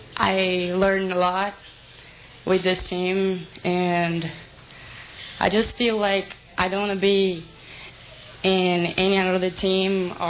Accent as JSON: {"language": "English", "country": "Brazil", "second_language": "English", "said": "from Brazil, number 6."}